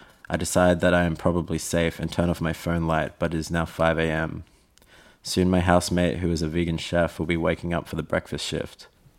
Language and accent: English; Brisbane, Queensland, Australia; I'm a writer from Brisbane.